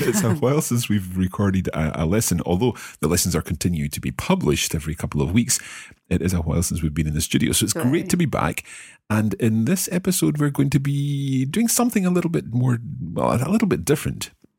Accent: Scotland, United Kingdom; And if I want to say I am from Scotland, in my case, 我从苏格兰来，

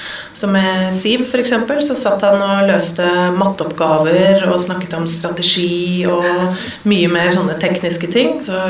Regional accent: Oslo, Norway; jeg vokste opp midt I Majorstukrysset

